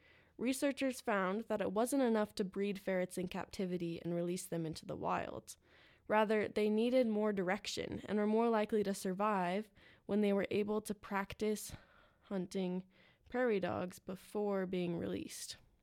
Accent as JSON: {"language": "English", "region": "Idaho", "country": "United States", "said": "I only use this example because I'm from Idaho"}